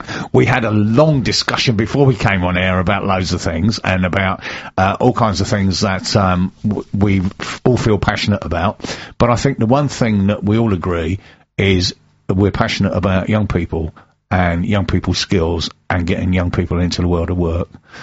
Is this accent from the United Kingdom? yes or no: yes; Lewisham, London, United Kingdom; I grew up in Lewisham, that's only just round the corner from Bromley